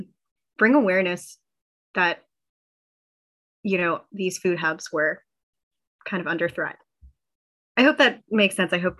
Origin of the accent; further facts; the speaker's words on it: Vancouver, British Columbia, Canada; I grew up in East Van in Joyce Collingwood, so I was very surprised.